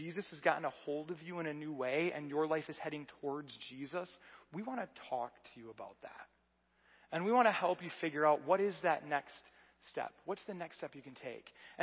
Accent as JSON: {"language": "English", "region": "Michigan", "country": "United States", "tie": "born or raised there", "said": "We have things that we do because we were born in Michigan."}